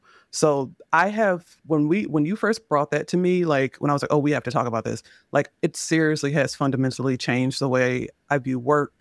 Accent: South Carolina, United States; now in Charlotte, United States; I moved from South Carolina to North Carolina, which is only up a state, but it's a lot different. And I'm in Charlotte, which is, like, now our major city. I'm from a small town of, like, 6,000 people

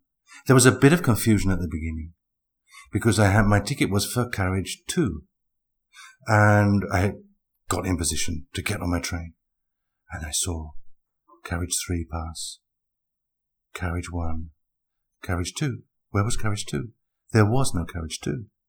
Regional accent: England, United Kingdom; Maybe this is me being very English, but I feel so much more comfortable when there's platform 1, 2, 3, 4, 5, 6, and 7.

